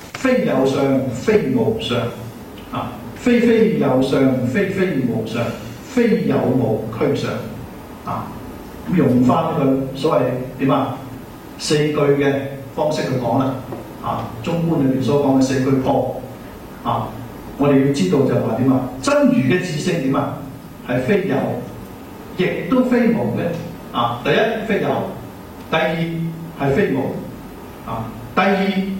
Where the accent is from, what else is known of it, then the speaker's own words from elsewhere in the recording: China; 但係我哋中國人咧就先講有，就先講無。